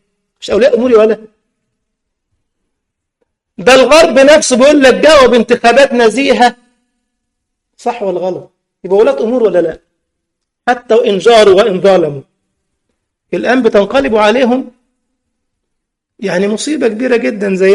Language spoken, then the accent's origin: Arabic; Egypt; لدرجة واحد عندنا في مصر خلص على علماء مصر وضاعتها